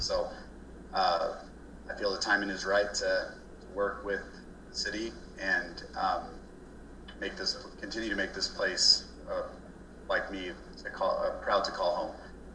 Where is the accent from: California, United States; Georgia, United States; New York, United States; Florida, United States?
California, United States; Oceanside; I grew up in California in a family business directly across the street from the city offices in our town of Oceanside, which is North San Diego County.